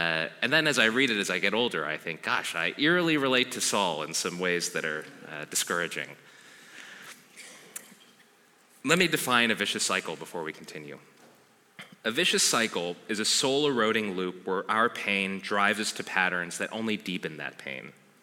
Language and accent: English; Los Angeles, California, United States; As I said, I grew up in Los Angeles, but I didn't grow up on the west side. I grew up on the east side.